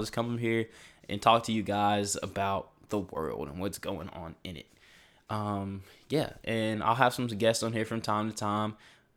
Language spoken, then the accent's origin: English; Murfreesboro, Tennessee, United States; I'm 19 years old. I'm from Murfreesboro, Tennessee.